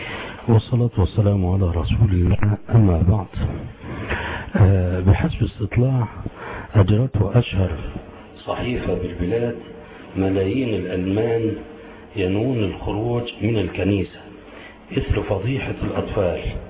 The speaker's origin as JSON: {"language": "Arabic", "country": "Egypt", "said": "عندنا في مصر هنا معظمهم أرثوذكس."}